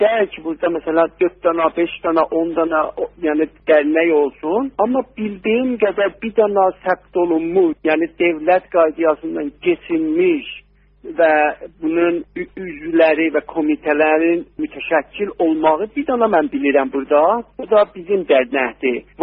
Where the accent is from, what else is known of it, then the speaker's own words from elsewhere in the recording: Tabriz, East Azerbaijan, Iran; now in Australia; Mən Təbrizdən gəlmişəm.